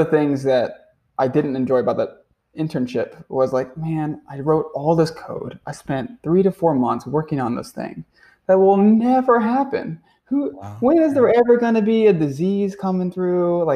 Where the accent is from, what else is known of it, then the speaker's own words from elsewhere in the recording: Albuquerque, New Mexico, United States; so I'm from Albuquerque. That's where I grew up and lived for, you know, a dozen years.